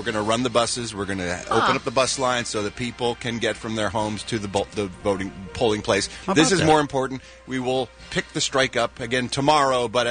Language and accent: English; Philadelphia, Pennsylvania, United States; For example, in my hometown of Philadelphia, Pennsylvania.